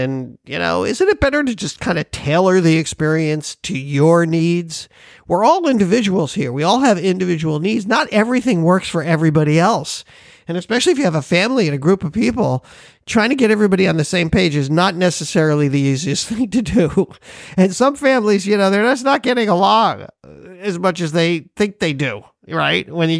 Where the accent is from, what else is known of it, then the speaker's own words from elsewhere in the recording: Hawaii, United States; And because we're from Hawaii, we always notice that shaka.